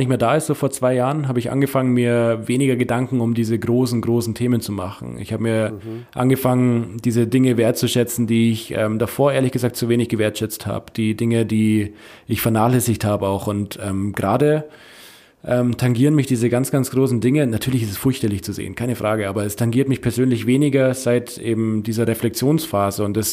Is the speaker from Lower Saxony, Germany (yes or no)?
no; Munich, Bavaria, Germany; Ganz normale Mittelschichtsfamilie wahrscheinlich. Auch nicht super arm, aber halt in Neuperlach, so in München, nicht das reichste Viertel.